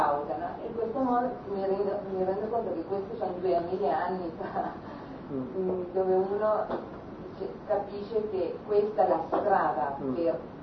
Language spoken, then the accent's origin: Italian; Spain; Italian is a second language; sono spagnola